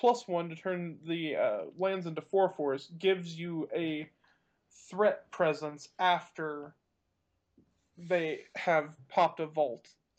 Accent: Texas, United States; I mean, I'm from Texas, so.

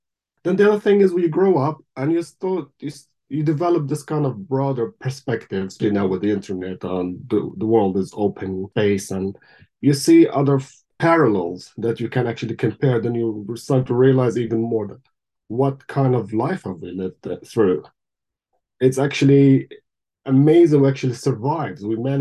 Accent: Gaza, Gaza Strip, Palestine; I mean, for me, I grew up in Gaza in a refugee camp.

